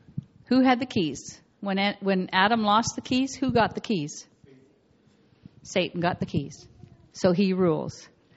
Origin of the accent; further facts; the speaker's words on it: Kenora, Ontario, Canada; I grew up in Kenora, and so did he.